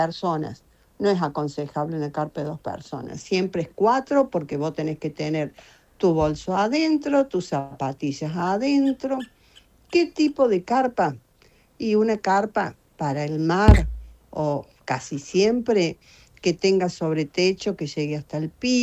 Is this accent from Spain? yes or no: no; Córdoba, Argentina; ir al Cóndor en Córdoba, de donde soy yo.